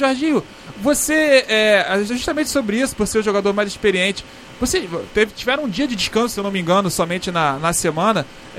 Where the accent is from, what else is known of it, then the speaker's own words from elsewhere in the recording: Rio de Janeiro, Brazil; quando eu era moleque, na Tijuca, eu jogava bola domingo de manhã